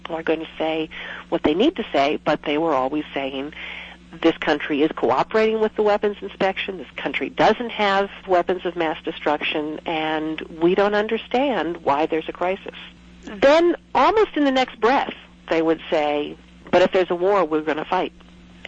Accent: United States; I feel a great frustration as an American

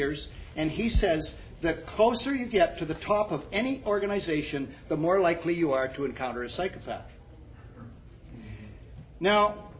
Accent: Canada; I speak as a Canadian

